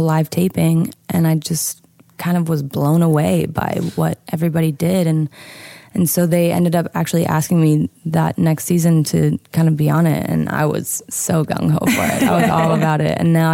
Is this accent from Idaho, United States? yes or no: yes; Idaho, United States; when I was growing up in Idaho, I was a part of a music conservatory. And, you know, when you're growing up in a small town like